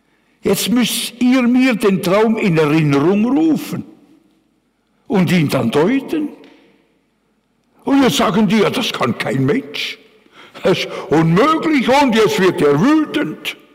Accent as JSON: {"language": "German", "country": "United States", "said": "als Amerikaner hätte ich nicht wählen können, aber beten ja"}